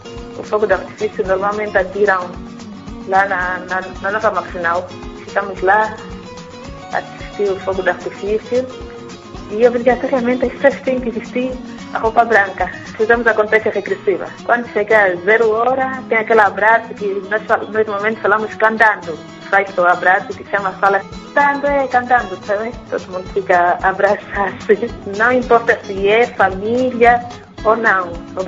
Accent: Luanda, Angola; sou de Angola, Luanda.

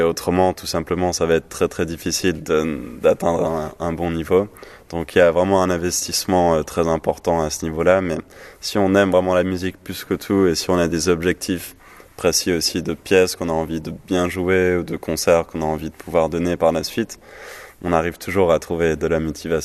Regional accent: Geneva, Switzerland; je viens de Genève

